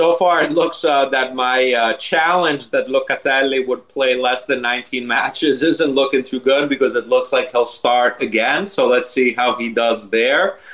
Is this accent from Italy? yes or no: yes; Italy; English is a second language; I grew up in Italy, but traveled abroad a lot as a young kid.